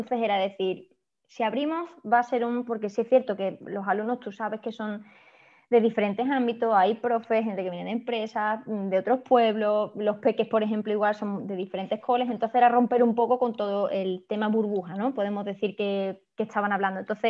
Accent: Ronda, Andalusia, Spain; now in Córdoba, Spain; yo no soy de Córdoba, soy de Ronda, pero como cordobesa adoptiva y casi Córdoba corriendo por las venas.

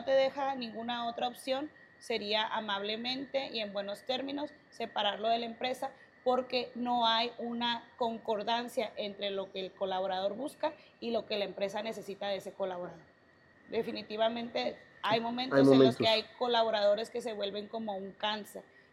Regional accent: Sinaloa, Mexico; Mira, yo soy de Sinaloa

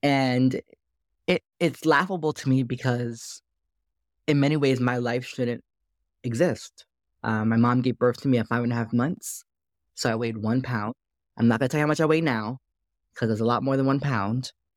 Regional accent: New Jersey, United States; also born or lived in Bay Area, California; now in Atlanta, United States; I always say I'm a Jersey boy through and through. I was raised in Jersey, North Jersey. So Jersey might come out a little bit at this time of the day

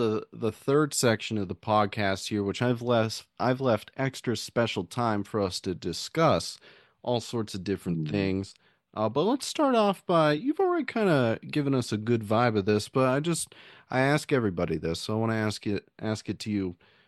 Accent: Florida, United States; I mean, I grew up in Florida, but typical visitor in Gainesville

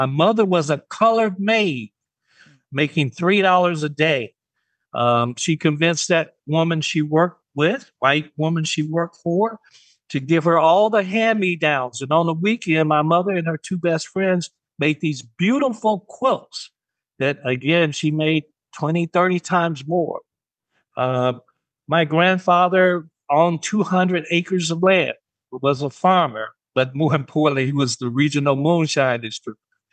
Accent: Gaston, Alabama, United States; So, you know, back then, I grew up in Gaston, Alabama. George Wallace was governor of Alabama.

